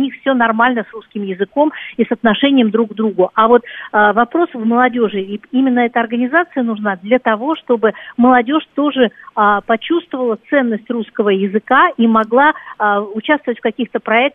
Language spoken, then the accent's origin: Russian; Northern Kazakhstan, Kazakhstan; born there; Я это еще и говорю как уроженка Казахстана. Да? Я, собственно, родилась вот на севере Казахстана, и с русским языком никогда проблем не было.